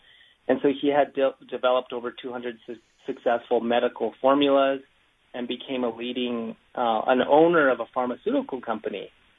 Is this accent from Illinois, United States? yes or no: no; New Mexico, United States; So I grew up in New Mexico, and so I drive down that way.